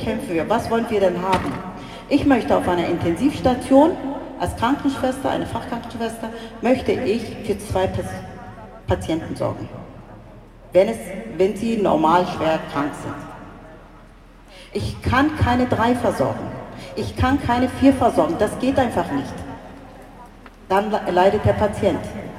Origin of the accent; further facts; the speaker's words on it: Turkey; moved away; Ich habe einen Migrationshintergrund. Ich komme aus der Türkei.